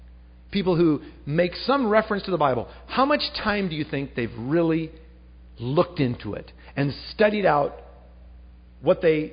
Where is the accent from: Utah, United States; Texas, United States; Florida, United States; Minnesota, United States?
Minnesota, United States; born there; if you ask me where I'm from, I'd say, "Well, I was born in Minnesota, I think."